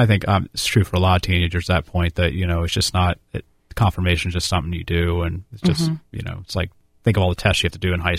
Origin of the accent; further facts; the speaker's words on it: Lancaster, Ohio, United States; Well, I grew up in Lancaster, Ohio, which most people know because they used to have to drive through it to get to the Hocking Hills.